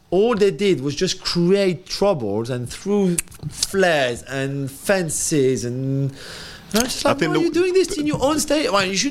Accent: Paris, Île-de-France, France; now in London, United Kingdom; So I said, London. But I said, you know, I'm from Paris.

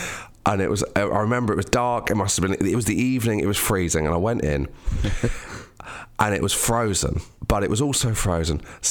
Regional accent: South West England, United Kingdom; So, because we grew up in Devon. I grew up in Devon, right?

